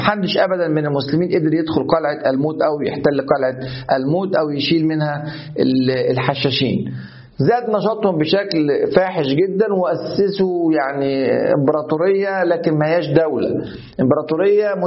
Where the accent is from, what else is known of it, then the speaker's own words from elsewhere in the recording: Egypt; في أسوان عندنا في مصر